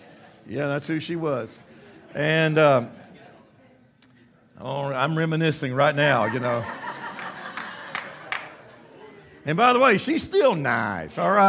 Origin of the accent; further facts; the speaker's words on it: Panama City, Florida, United States; my wife and I, we grew up in Panama City. That's our hometown.